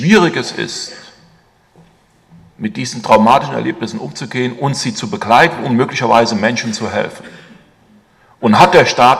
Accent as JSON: {"language": "German", "region": "Hesse", "country": "Germany", "said": "Ich komme ja aus dem Teil Hessen-Nassau, bin in meiner Kirche in Hessen-Nassau auch verbunden."}